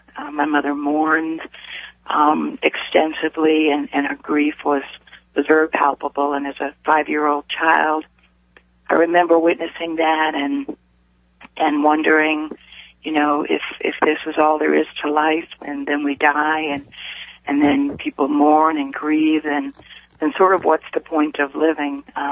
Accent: New York City, New York, United States; I never heard the gospel of Jesus Christ all my years growing up in New York City.

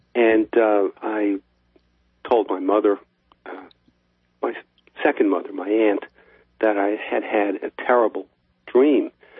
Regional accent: Baldwin, New York, United States; When I was three, we moved away from New York City to Baldwin, which is a little village out on Long Island.

